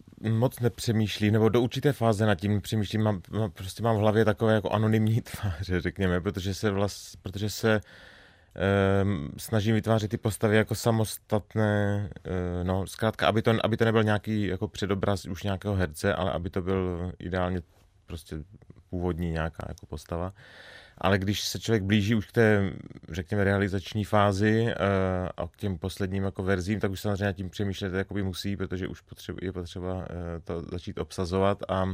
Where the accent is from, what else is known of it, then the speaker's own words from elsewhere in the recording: Strážnice, South Moravian Region, Czechia; tak ten je taky ze Strážnice, odkud pocházím